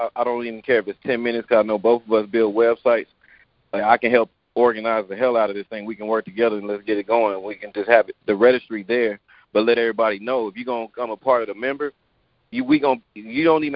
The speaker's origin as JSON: {"language": "English", "region": "Texas", "country": "United States", "said": "I'm more like you, man. I'm from Texas."}